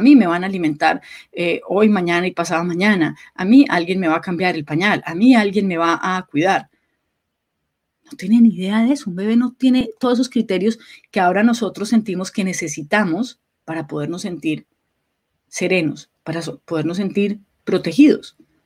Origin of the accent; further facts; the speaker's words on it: Colombia; moved away; en un país como mi país de origen, que es Colombia.